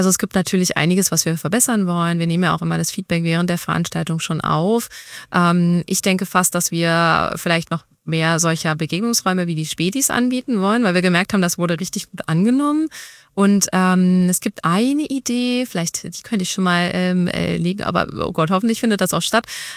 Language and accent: German; Berlin, Germany; ich bin Berlinerin